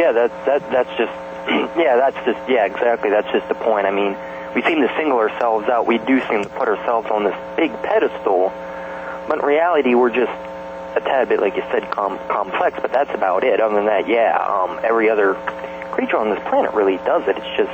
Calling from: Center, Pennsylvania, United States; from Center, Pennsylvania.

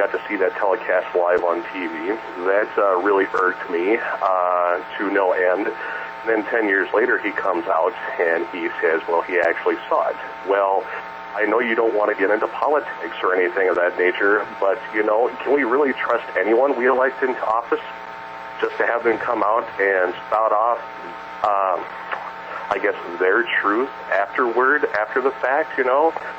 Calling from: Wisconsin, United States; from Wisconsin.

